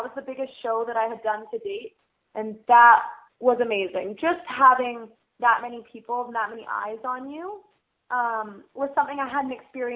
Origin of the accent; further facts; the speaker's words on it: Victoria, British Columbia, Canada; not only because that's my hometown, so I had a lot of fans